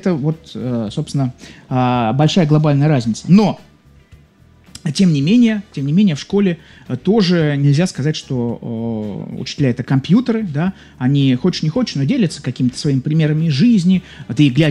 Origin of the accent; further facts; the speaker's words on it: Saint Petersburg, Russia; Я родился и рос в Санкт-Петербурге, вернее, родился в Ленинграде, рос некоторое время в нем, потом в Санкт-Петербурге рос.